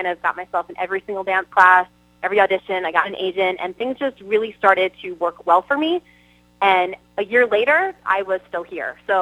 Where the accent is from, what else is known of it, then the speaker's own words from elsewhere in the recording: East Coast, United States; I'm from the East Coast. I grew up here. I've made my connections.